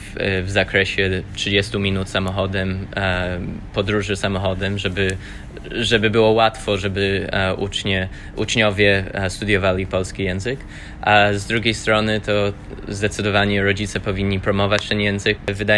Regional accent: Australia; Polish is a second language; uczyłem przez 2 sezony w Zieleńcu po polsku i generalnie ludzie patrzyli na mnie i nie mieli pojęcia o tym, że pochodzę z Australii

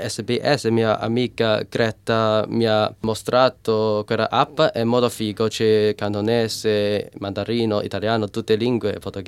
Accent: Macao, Macau; Italian is a second language; io sono cresciuto in Macao, ma non sono nato in Macao, in Cina, ma molto vicino a città.

